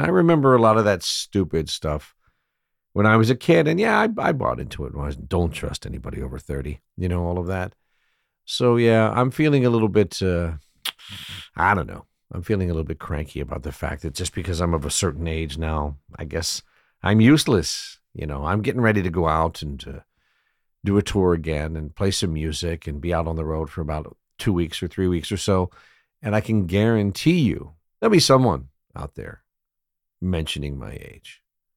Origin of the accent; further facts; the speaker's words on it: Pasadena, Maryland, United States; When I was young, growing up in Pasadena, Maryland, on the east coast of the U.S., I was a dedicated Anglophile.